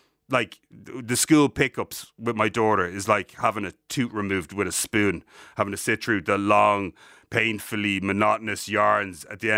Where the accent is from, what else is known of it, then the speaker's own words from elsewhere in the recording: Ireland; Like, we're Irish people, right? So we have an affiliation to potatoes that no one will ever understand.